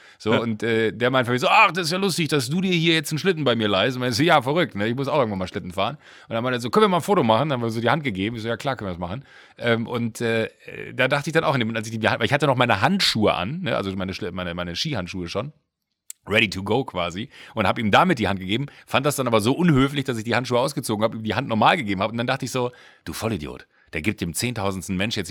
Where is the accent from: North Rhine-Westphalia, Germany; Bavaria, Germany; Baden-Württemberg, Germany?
North Rhine-Westphalia, Germany; Gangelt; bei uns irgendwie in Gangelt in Deutschland, also in NRW, da Heinsberg, das ist bei mir die Ecke, da wo ich groß geworden bin.